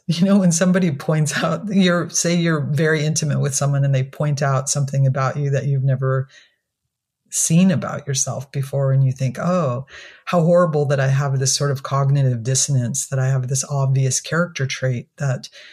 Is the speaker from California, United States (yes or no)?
yes; California, United States; I come from the … on the Fort Yuma Indian Reservation.